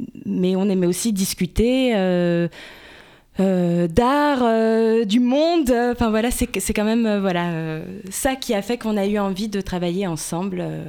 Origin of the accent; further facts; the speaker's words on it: Corsica, France; Là d'où je viens, en Corse, là où j'ai grandi.